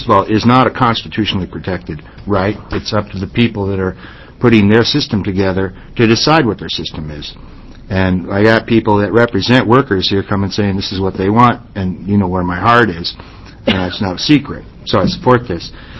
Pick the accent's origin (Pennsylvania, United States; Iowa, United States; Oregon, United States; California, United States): Iowa, United States; I grew up in Iowa